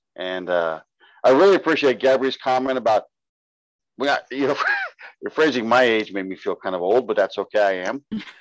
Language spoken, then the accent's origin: English; San Diego, California, United States; California? Oh, I'm from San Diego originally.